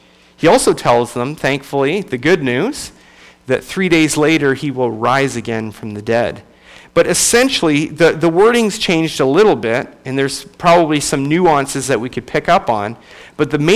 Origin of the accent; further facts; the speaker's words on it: Canada; moved away as an adult; also born or lived in Kentucky; now in United States; I'm originally from Canada. Spent the first 25 years of my life there, and then I moved to Kentucky, and I've been an American ever since.